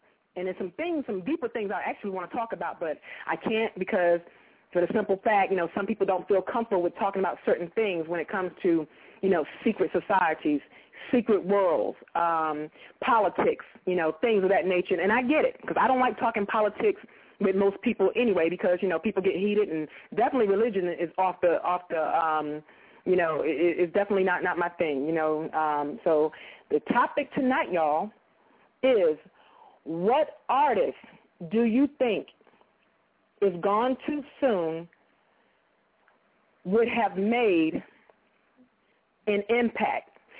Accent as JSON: {"language": "English", "region": "North Carolina", "country": "United States", "said": "And I'm from North Carolina, y'all. When I say Carolina Peach, I mean North Carolina, not South Carolina."}